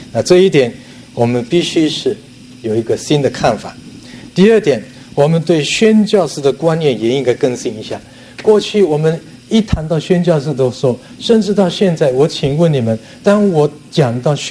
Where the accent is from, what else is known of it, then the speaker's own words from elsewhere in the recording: Hong Kong; 还好我是从香港来的，所以我晓得香港的情形。